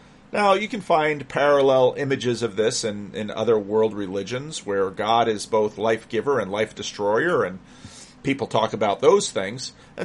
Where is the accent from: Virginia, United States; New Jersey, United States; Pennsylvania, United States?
New Jersey, United States; I grew up near the Passaic River.